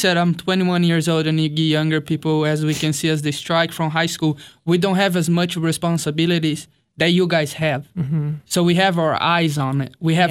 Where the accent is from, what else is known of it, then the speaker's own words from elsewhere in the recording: São Paulo, Brazil; I'm from Brazil. I'm from outside of São Paulo, like an hour and a half from there. São Paulo is a huge city. And it's funny because in Brazil, my city is considered like a very country city because of our accent.